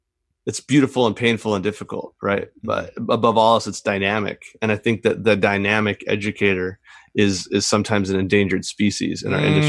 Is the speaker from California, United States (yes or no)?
yes; California, United States; And growing up in Imperial Valley, there's this really horrible problem happening with the Salton Sea.